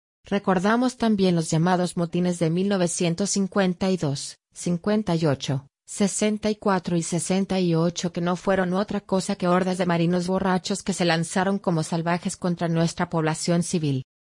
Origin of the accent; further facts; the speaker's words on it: Vieques, Puerto Rico; born there; Nací en la Isla Nena ya físicamente ocupada, y dividida por esa marina